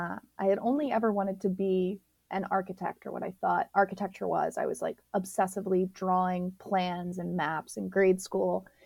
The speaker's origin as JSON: {"language": "English", "town": "Philadelphia", "region": "Pennsylvania", "country": "United States", "said": "I'm also originally from the Philadelphia area. I do have family still in the suburbs here."}